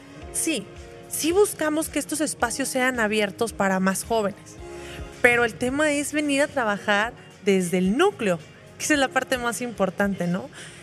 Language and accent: Spanish; Casas Grandes, Chihuahua, Mexico; porque yo soy de allá de Casas Grandes